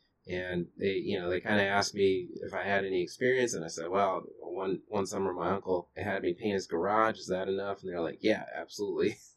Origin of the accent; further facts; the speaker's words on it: Kalamazoo, Michigan, United States; So, I grew up in Michigan, in a town called Kalamazoo, Michigan, and started to move around quite a bit with my family.